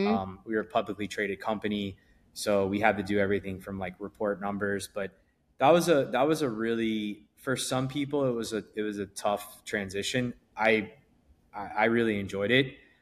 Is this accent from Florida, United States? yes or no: yes; Florida, United States; now in Miami, United States; So, I think like, you know, we all were from Florida. So South Florida really just made sense. Like I was not from South Florida, so I had to make the move down here.